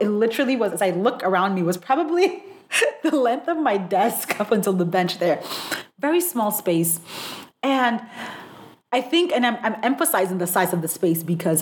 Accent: Nigeria; So I'm originally Nigerian. So during that year, I went back home to Nigeria.

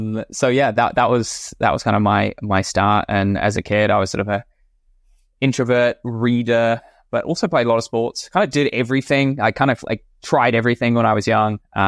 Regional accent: London, United Kingdom; born there; So born central London

